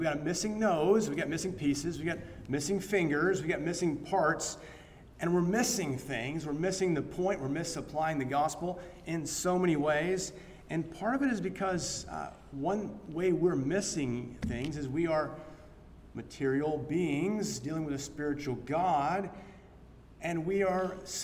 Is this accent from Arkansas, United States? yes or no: yes; Arkansas, United States; accent: Arkansas; So I'm an English speaker, but only broken Arkansas English, so bear with me.